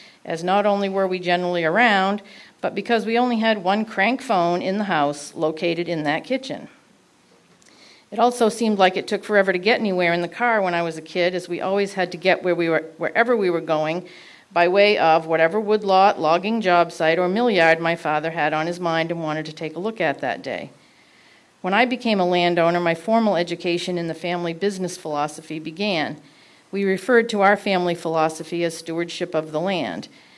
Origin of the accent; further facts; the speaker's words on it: Bryant Pond, Maine, United States; now in South Paris, United States; I currently live in South Paris, Maine, although I was brought up in Bryant Pond, a village in Woodstock. I am a third-generation woodland owner here in western Maine.